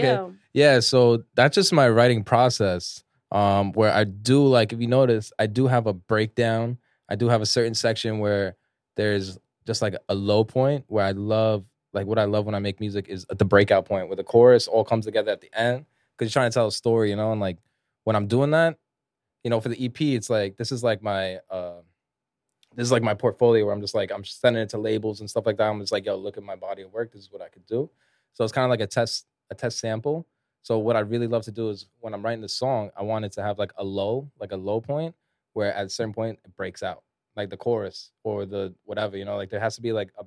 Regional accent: New York, United States; Yeah, I was born and raised in Queens.

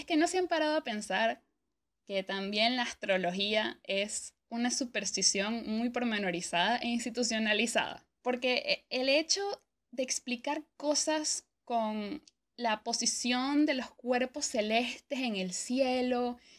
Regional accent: Venezuela; sé que hay millones de supersticiones que tenemos los venezolanos que no podemos sacarnos de la cabeza

